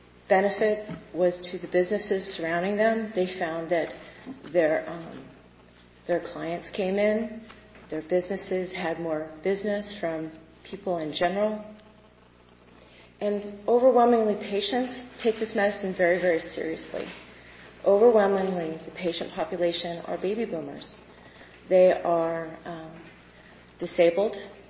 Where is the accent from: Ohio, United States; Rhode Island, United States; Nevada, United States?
Nevada, United States; Sparks; I'm from Sparks.